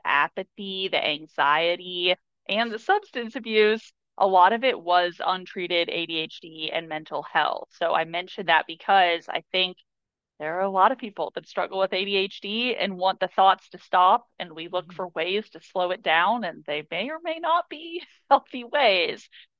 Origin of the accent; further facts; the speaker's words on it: Louisville, Kentucky, United States; moved away; also born or lived in New York City; So I'm from Louisville, Kentucky, and then I moved to New York City. I went to NYU. I was there for 12 years